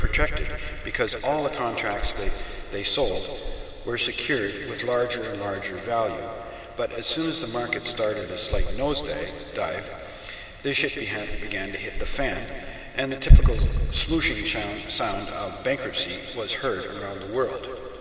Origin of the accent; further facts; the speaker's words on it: Canada; As a Canadian, I have a criminal record on account of these American bullies